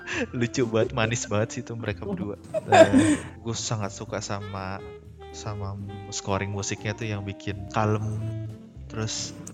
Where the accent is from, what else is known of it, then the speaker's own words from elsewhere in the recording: South Korea; kita orang Korea